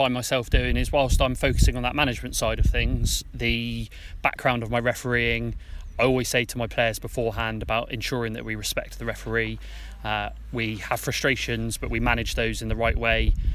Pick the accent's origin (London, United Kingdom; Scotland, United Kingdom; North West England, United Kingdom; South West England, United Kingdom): South West England, United Kingdom; Hemyock; I grew up in Hemyok, played for them some 15 years ago